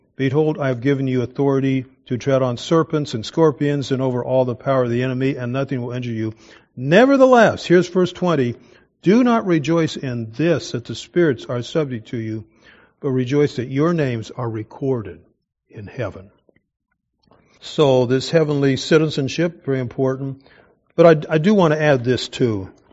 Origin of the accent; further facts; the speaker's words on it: Wichita, Kansas, United States; born there; now in Oregon, United States; it says I was born in Wichita, Kansas at the St. Francis Hospital.